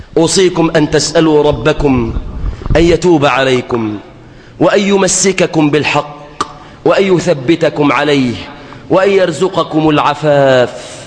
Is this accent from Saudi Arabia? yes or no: no; Egypt; اللهم احفظ بلادنا مصر عزيزة قوية متماسكة يا رب العالمين